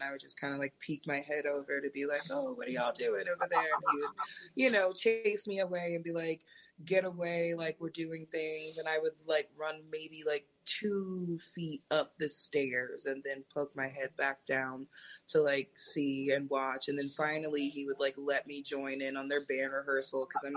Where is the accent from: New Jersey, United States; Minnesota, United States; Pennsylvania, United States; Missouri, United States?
Pennsylvania, United States; Philadelphia; So the music scene for me growing up in like the Philly, South Jersey area was very interesting because I grew up in like the emo punk rock scene.